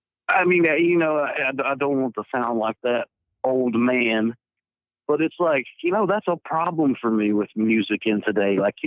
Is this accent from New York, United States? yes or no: no; North Carolina, United States; I grew up in a place where they have it's called the Merle Watson Festival. Well, that's my hometown. That's where I live.